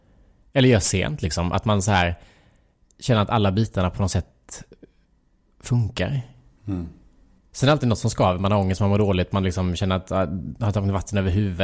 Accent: Lanna, Jönköping County, Sweden; jag växte upp inte i Värnamo, jag växte upp i Lanna, så det är en liten by utanför Värnamo som är så här, det bor 400 personer där.

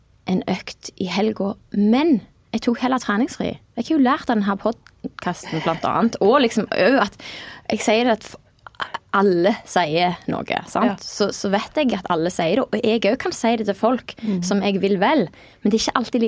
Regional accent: Egersund, Rogaland, Norway; og så skal det visst nok regne liksom resten, eller bli bløtt igjen hjemme I Egersund.

